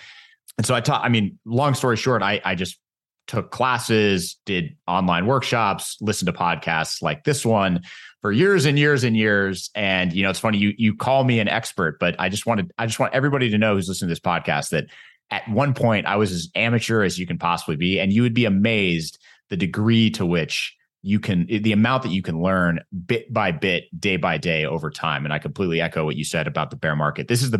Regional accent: United States; You know, as an American, it's easy to just get used to the fact that you can go to anywhere in the world and pull dollars out of an ATM.

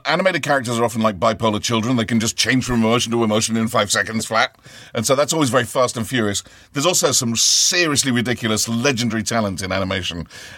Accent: Ohio, United States; I'm actually from Ohio

